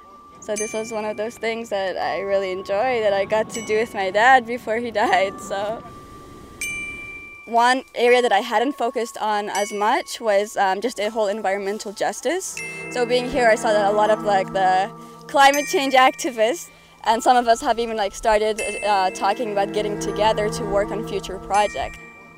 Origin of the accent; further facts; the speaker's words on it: Kabul, Afghanistan; I'm from Kabul, Afghanistan. Our Afghanistan is like heavily dependent on agriculture. Growing up, we always had like fields of different plants that we would grow.